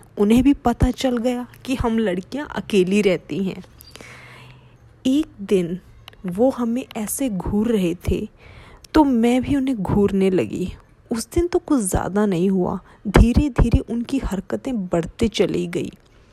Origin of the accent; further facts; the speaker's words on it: Kolkata, West Bengal, India; now in Pune, India; मैं कोलकाता की रहने वाली हूँ, लेकिन जॉब के लिए पुणे में आना पड़ा।